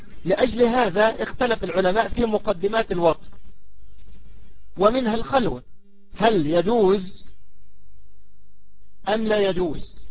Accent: Egypt; هذا أمر لا يستنكر سيما عندنا في مصر مثلا

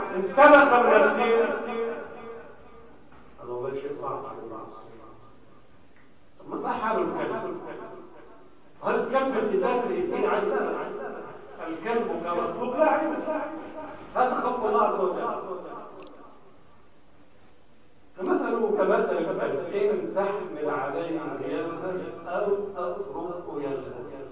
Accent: Egypt; اللهم اجعل بلدنا مصر بلدا امنا وامن اهله يا رب العالمين

